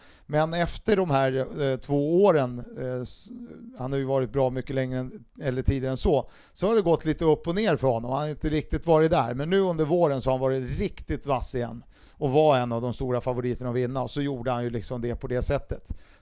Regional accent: Stockholm, Stockholm County, Sweden; Jag är ju också stockholmare

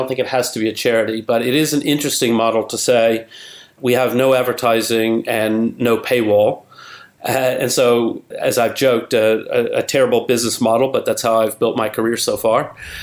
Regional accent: Alabama, United States; Yeah. I'm from Alabama originally.

